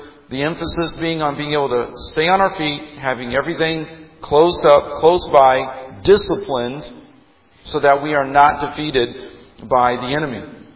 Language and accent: English; Indianapolis, Indiana, United States; I grew up near the Eagle Creek Dam and I-74. And we would drive by the Eagle Creek Dam all the time.